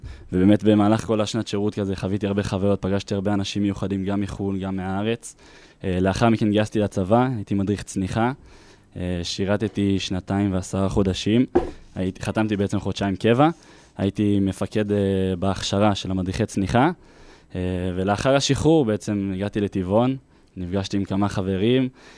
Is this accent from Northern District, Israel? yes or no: yes; Kiryat Tivon, Northern District, Israel; אז גדלתי בקריית טבעון, מא' עד כיתה י"ב.